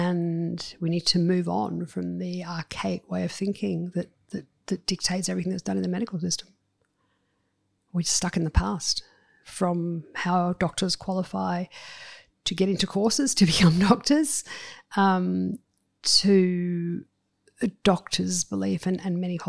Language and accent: English; Australia; as an Australian in 2023